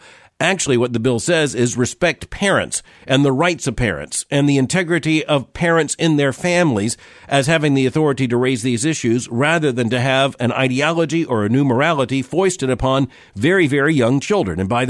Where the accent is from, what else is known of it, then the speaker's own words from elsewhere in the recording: Lakeland, Florida, United States; born there; I was born in Lakeland, Florida, just a matter of a few miles from Orlando